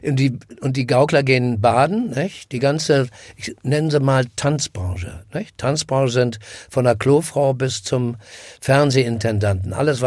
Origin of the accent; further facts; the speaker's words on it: Berlin, Germany; Ja, als Berliner, obwohl ich eigentlich Kiezkneipenbewahrer bin